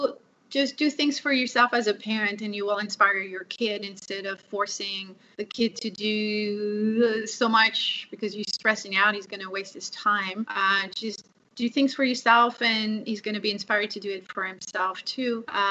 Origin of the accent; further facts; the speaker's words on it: France; now in Los Angeles, United States; So I grew up in Courtisal, France, in the country of Courtisal, and I live in Los Angeles, California now.